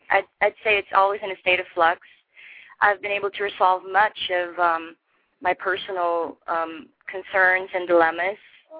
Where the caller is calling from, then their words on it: Stafford, Texas, United States; Oh, I'm in Stafford, very near Houston. It's part of the greater Houston area.